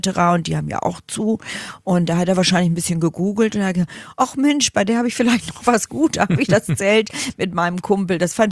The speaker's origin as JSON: {"language": "German", "town": "Lüdenscheid", "region": "North Rhine-Westphalia", "country": "Germany", "said": "Und da habe ich gesagt, ich auch."}